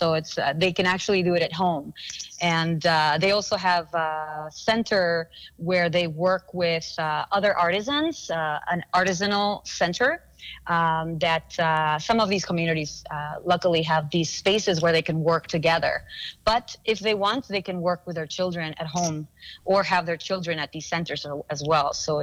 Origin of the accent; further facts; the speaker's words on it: Peru; And while I was in Peru for a visit, I'm from Peru, I was visiting family